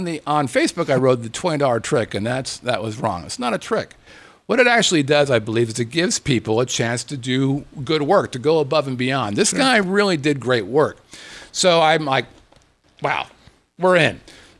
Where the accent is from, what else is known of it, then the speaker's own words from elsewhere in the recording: Las Vegas, Nevada, United States; And I said, we're from Las Vegas. This is what we do.